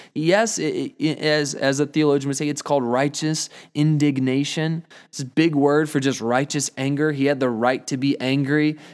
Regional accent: South Carolina, United States; I've always been a Clemson fan. I was raised in South Carolina, so I love Clemson.

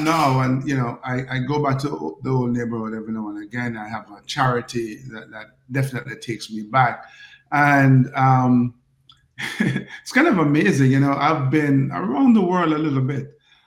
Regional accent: Jamaica; I'm from Jamaica, man, where everybody sprints fast.

